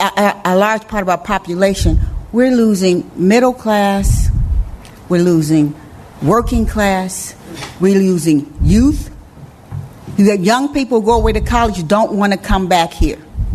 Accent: Illinois, United States; where do you come from? Where do you live? And when I say Illinois, they give me condolences.

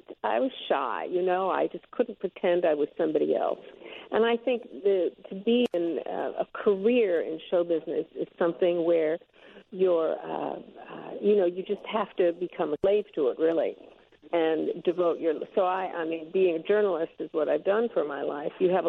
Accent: Brooklyn, New York, United States; You know, growing up in Brooklyn, people were what they made themselves to be.

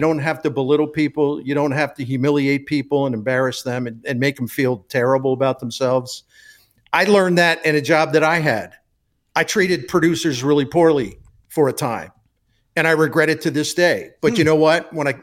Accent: St. Louis, Missouri, United States; The people, the personality of the people's, my hometown and my home, St. Louis, very similar personality.

